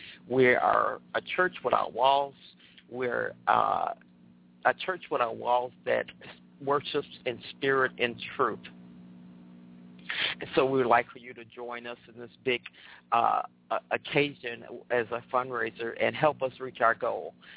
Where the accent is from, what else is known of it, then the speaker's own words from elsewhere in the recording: Chicago, Illinois, United States; I'm from Chicago, the birthplace of house music.